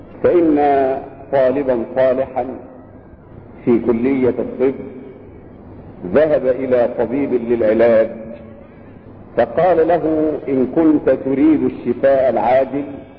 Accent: Egypt; في بلدنا مصر

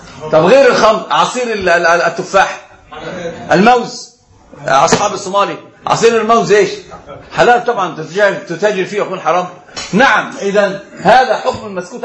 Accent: Alexandria, Alexandria Governorate, Egypt; وإحنا عندنا في اسكندرية

